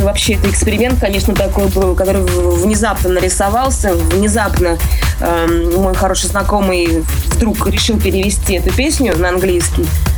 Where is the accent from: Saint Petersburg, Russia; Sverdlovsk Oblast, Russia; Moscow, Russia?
Moscow, Russia; Московские концерты, они всегда как отличаются вот этим, в родном городе давать концерт.